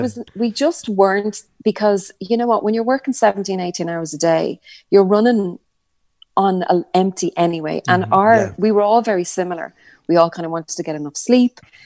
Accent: Ireland; It was so good to be feel that we're Irish and we're representing Ireland on that pop circuit at that level.

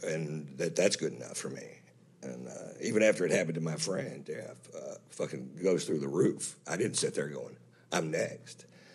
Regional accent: Fritch, Texas, United States; you can look at it as a small town boy makes good. I'm from Fritch, Texas, so that's, when I lived there, they swear it was 1,400 people, but I know it was 700 people.

